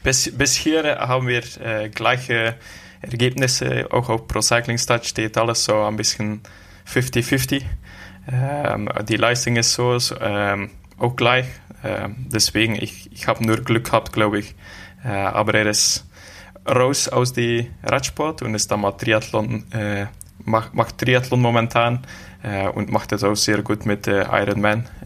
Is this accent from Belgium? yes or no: yes; Waregem, Flanders, Belgium; German is a second language; Ich bin dort aufgewachsen. Bis 25 Jahre bin ich in Waregem.